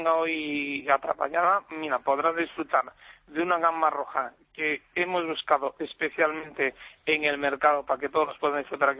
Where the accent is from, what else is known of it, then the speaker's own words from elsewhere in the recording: Galicia, Spain; como buen gallego que somos